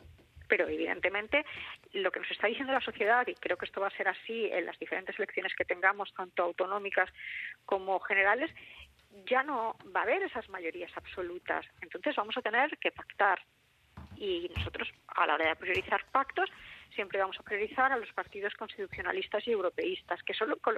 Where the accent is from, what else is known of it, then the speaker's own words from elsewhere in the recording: Catalonia, Spain; a nosotros, que somos catalanes, nos prohíben hacer actos